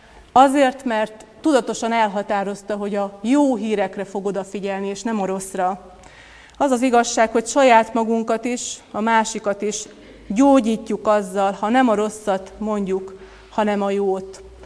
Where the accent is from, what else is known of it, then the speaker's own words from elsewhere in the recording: Hungary; Sokszor észreveszem azt, én nem tudom, hogy csak mi magyarok vagyunk-e ilyenek, vagy mindenki a világon